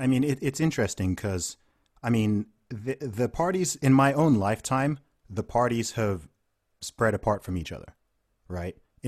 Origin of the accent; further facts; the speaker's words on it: Nigeria; also born or lived in United Kingdom; So of course I'm a Nigerian and British guy. I am not a Black American.